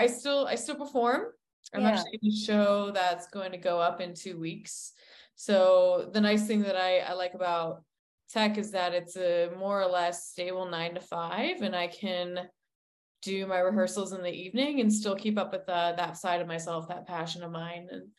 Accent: Colorado, United States; I'm in Colorado. This is actually my home state. I grew up here and I went to college here.

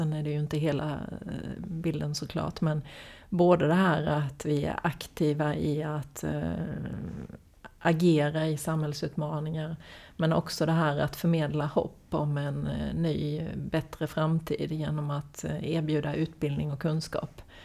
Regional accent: Småland, Sweden; now in Malmö, Sweden; jag kom från Småland, och då åkte man Malmö förbi och åkte till Köpenhamn

